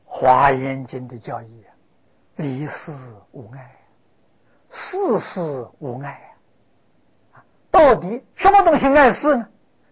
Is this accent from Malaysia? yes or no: no; China